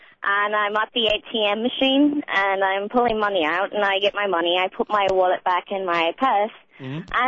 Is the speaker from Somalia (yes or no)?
no; London, United Kingdom; now in Chicago, United States; I'm from London.